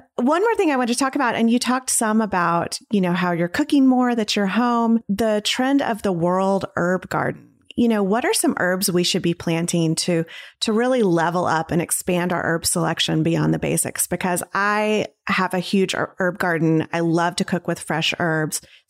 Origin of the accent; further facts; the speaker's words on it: the South, United States; Also, you know, I'm from the South. I love a classic mint iced tea.